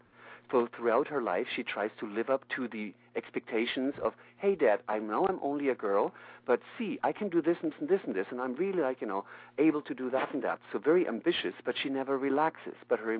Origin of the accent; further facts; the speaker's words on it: Canada; as I'm traveling, because I come from Canada, do some workshops here in California.